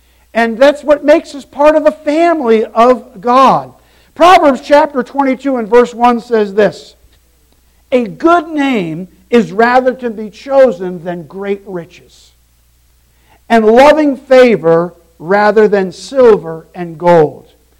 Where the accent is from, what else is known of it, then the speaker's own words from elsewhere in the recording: New York, United States; We grew up just outside of New York, and over the years he had built up a clientele and a business of professional people that were looking for things.